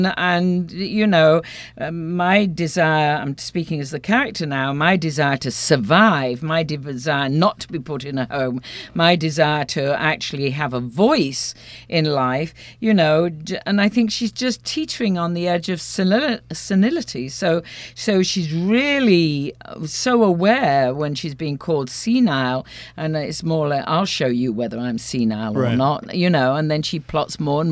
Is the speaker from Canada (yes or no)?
no; England, United Kingdom; because I'm English.